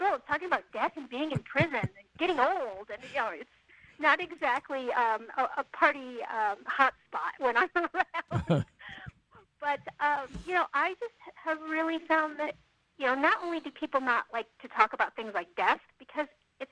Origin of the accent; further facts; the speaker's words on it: Colorado Springs, Colorado, United States; I grew up in this area, so many school trips to the top of Pikes Peak.